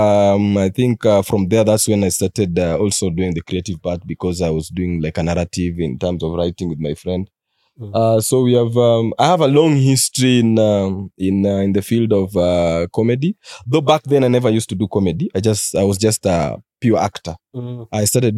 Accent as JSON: {"language": "English", "town": "Durban", "region": "KwaZulu-Natal", "country": "South Africa", "said": "I come all the way from Durban."}